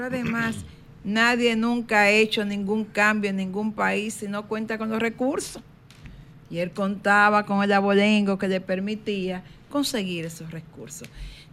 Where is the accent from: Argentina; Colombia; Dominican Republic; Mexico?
Dominican Republic; que no somos ni de allá ni de acá, que somos de aquí, que somos dominicanos, que nos sentimos orgullosos de esa bandera tricolor